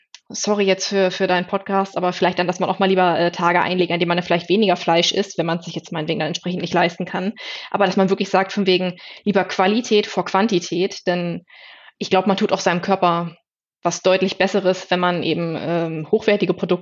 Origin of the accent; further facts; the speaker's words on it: Langenhagen, Lower Saxony, Germany; Ich komme aus Langenhagen, das ist in der Region Hannover im wunderschönen Niedersachsen.